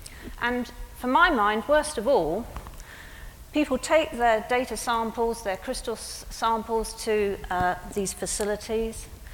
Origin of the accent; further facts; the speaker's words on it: Bath, South West England, United Kingdom; So I come from Bath